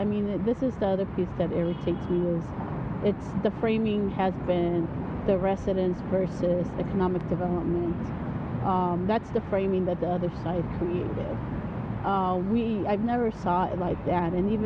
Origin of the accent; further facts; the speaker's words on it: San Diego, California, United States; Although I was born in Barilogan, I lived in Barilogan. I haven't lived here for the past 6-7 years.